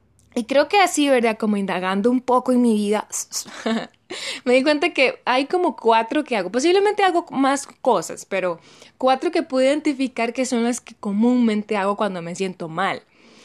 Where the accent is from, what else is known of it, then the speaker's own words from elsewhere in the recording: Costa Rica; de Costa Rica.